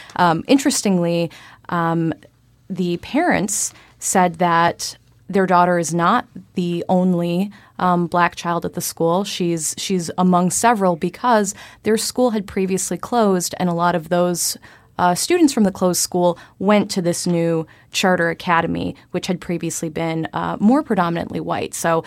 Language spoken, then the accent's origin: English; Michigan, United States; I'm from Michigan, and we didn't have these, you know, kinds of dress codes when I was growing up.